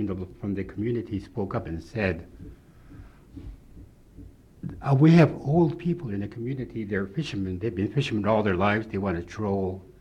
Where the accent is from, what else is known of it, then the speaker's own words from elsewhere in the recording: Angoon, Alaska, United States; also born or lived in Seattle; I came up from Seattle. I spent 25 years in Seattle. I worked with business and professional people all my life in Seattle. And I came to Angoon, which is my original hometown.